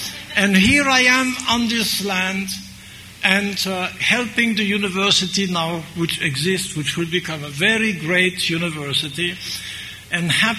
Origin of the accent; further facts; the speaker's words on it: Grand Est, France; although I come from Alsace-Lorraine where we drink beer by the tons.